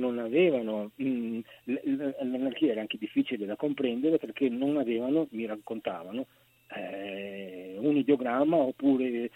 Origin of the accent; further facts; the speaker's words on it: Venice, Veneto, Italy; sono capitato ad abitare qui, ecco. Io sono veneziano, di nascita e di crescita.